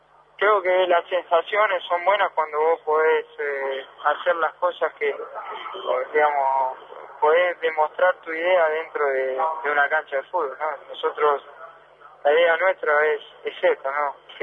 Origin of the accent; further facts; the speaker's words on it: Argentina; somos argentinos